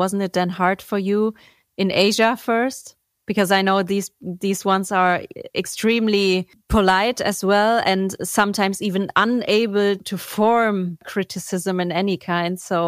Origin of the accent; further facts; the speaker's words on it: Germany; English is a second language; also born or lived in Frankfurt / Munich; I mean, I'm German, but I'm not from Frankfurt. And I was in Munich before that.